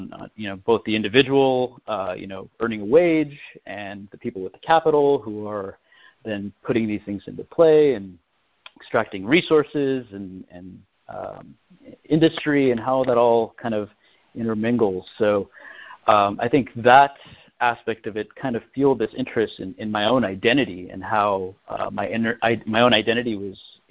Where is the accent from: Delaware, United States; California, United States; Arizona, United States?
California, United States; also born or lived in Los Angeles; having been born in L.A. To immigrant parents, my mom's from Mexico and my dad's from Syria. I grew up in South Orange County